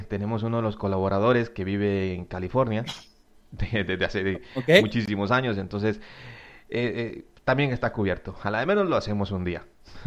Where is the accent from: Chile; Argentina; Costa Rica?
Costa Rica; conozco aquí en mi país, en Costa Rica, hay uno que habla sobre el fútbol.